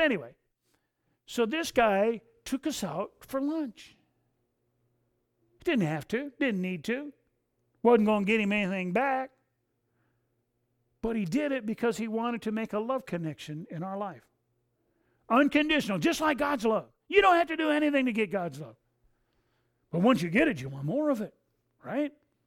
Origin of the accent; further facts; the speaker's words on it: Coldwater, Michigan, United States; We're not from here. We're from Coldwater down in the Michigan tropics, you know.